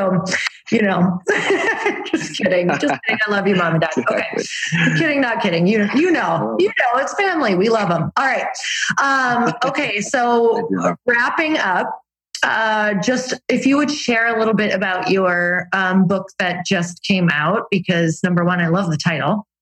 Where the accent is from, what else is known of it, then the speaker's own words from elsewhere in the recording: Michigan, United States; Oh, I'm from Upper Michigan. That's like what you do.